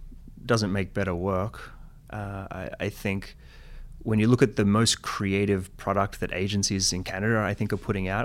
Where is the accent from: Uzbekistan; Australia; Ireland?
Australia; I'm Australian, obviously, coming from the Australian market.